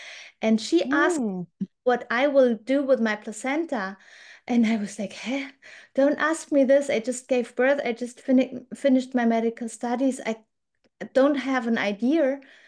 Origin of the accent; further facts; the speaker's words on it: Germany; I'm from Germany.